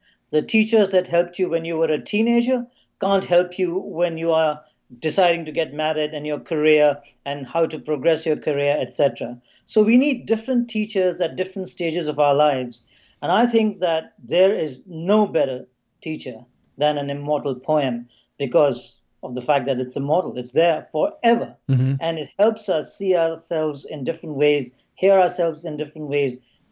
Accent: India; Well, I come from India.

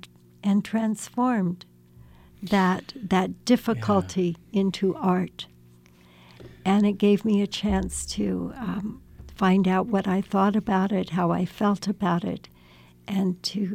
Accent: California, United States; we grew up in the San Joaquin Valley, and it was the crop sprays.

